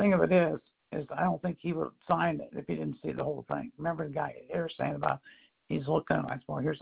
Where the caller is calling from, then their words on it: Pittsburgh, Pennsylvania, United States; I'm calling from Pittsburgh, by the way.